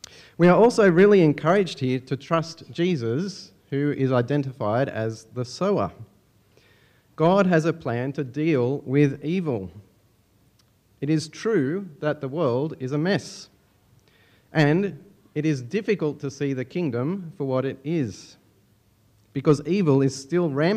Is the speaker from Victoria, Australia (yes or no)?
no; Sydney, New South Wales, Australia; Now, I grew up in North Rocks, in northwest Sydney, if you're familiar with that part of the world.